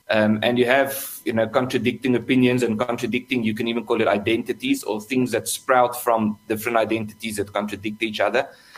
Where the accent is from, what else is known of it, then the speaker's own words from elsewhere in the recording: South Africa; But I'm also South African.